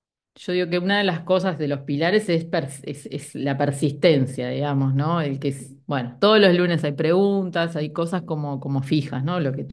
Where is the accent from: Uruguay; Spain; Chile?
Uruguay; en Uruguay, en mi país, soy bastante conocida, digamos, por el cargo que tengo como profesora.